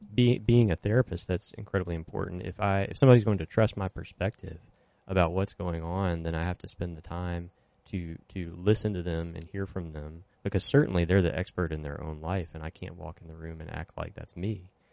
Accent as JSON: {"language": "English", "town": "Monroe", "region": "Louisiana", "country": "United States", "said": "I'm from Louisiana. I'm from Monroe."}